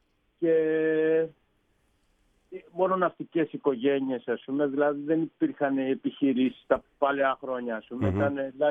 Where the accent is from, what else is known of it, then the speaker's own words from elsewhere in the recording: Vathy, Ionian Islands, Greece; Ναι, ναι, εγώ είμαι εδώ από το Βαθύ, από το κέντρο του νησιού.